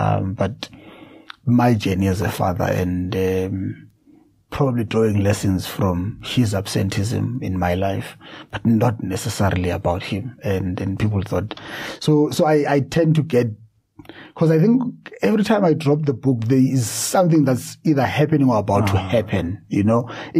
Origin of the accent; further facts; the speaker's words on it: Ekurhuleni, Gauteng, South Africa; I've done a homecoming in Ekurhuleni, because I'm from Ekurhuleni.